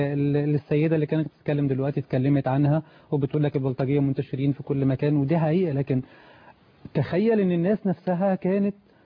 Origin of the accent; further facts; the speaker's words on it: Egypt; احنا كمصريين